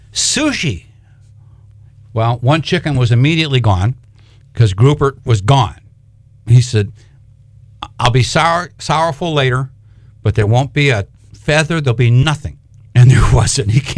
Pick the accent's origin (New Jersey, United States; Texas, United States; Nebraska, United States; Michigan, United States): Michigan, United States; Detroit; But I'm a city kid, born and raised in Detroit, you know, where there's concrete and bushes.